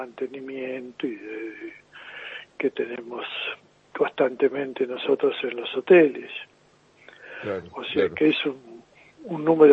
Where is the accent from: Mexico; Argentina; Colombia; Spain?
Argentina; La Plata, Buenos Aires Province; Yo soy platense, sí.